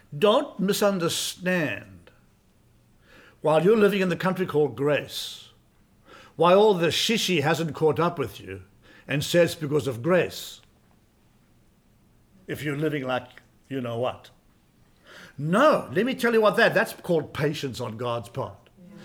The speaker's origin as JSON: {"language": "English", "country": "United States", "said": "I'm an American."}